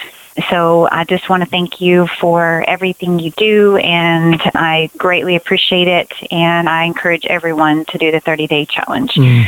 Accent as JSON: {"language": "English", "region": "Texas", "country": "United States", "said": "Hi, Randy. … I'm from Texas."}